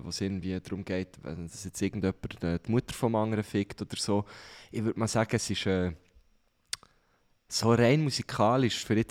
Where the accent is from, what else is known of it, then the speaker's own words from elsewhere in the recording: Thun, Bern, Switzerland; In meine Heimatstadt, nach Thun